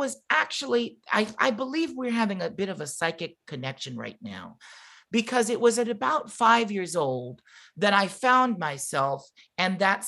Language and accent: English; Santa Monica, California, United States; But when I was growing up in the late 80s and early 90s, and I said, I'm from Santa Monica, folks would be confused